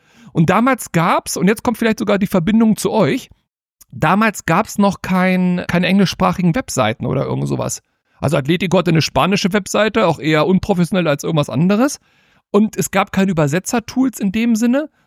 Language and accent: German; Hanover, Lower Saxony, Germany; ich bin gebürtiger Hannoveraner